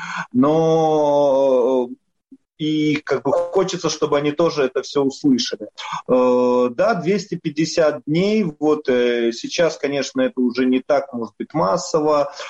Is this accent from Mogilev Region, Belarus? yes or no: no; Polotsk, Vitebsk Region, Belarus; now in Saint Petersburg, Russia; Мой родной город, это город Полоцк.